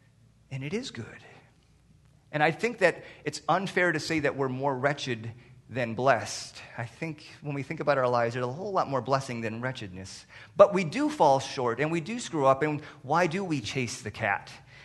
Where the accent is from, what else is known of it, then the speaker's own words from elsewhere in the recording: Minnesota, United States; So I'm from Minnesota, so I started going north because I like north.